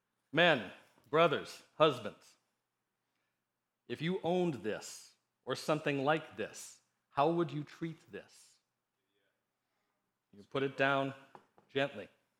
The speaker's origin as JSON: {"language": "English", "town": "Chicago", "region": "Illinois", "country": "United States", "said": "You know, I'm from Chicago, and I was going into seventh grade when the Bulls drafted Michael Jordan."}